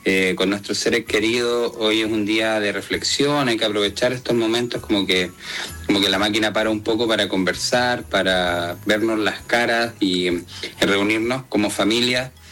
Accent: Chile; eso como chileno me encantaría poder que pudiésemos conversar

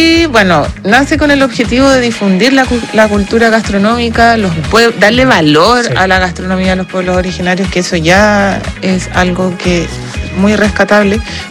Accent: Santiago, Santiago Metropolitan, Chile; born there; En el barrio de Bellavista

